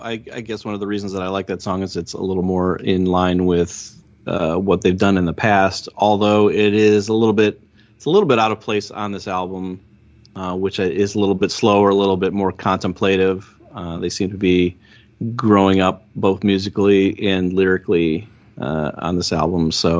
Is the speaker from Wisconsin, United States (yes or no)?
yes; Wisconsin, United States; But I told her I was from Wisconsin